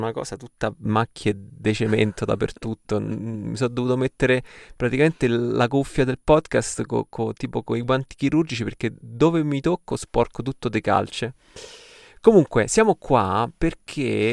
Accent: Rome, Lazio, Italy; miei nonni, sono siciliani, però mio nonno è venuto a Roma, io sono nato e cresciuto a Roma

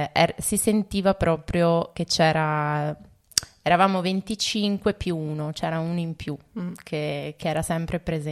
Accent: Vicenza, Veneto, Italy; now in Basilicata, Italy; E vengo da Vicenza, dal profondo nord

